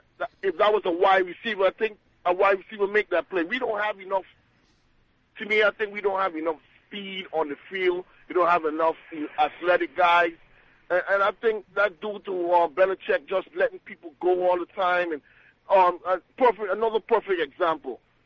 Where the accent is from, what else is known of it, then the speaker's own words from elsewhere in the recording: St. Thomas, U.S. Virgin Islands; accent: island; now in Delaware, United States; I'm calling from Delaware. You hear my island accent. I'm from the Virgin Islands.